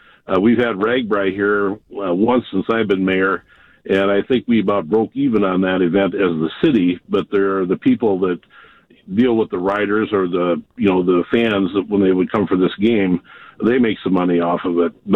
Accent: Illinois, United States; Well, I'm originally from Illinois, and so I always had the pick of the Sox and the Cubs

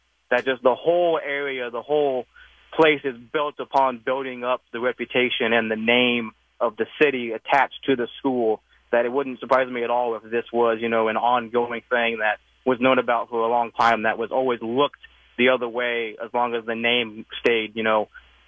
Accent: Waco, Texas, United States; As someone who has personal anecdotes of growing up in Waco, I have multiple family members who attended the university.

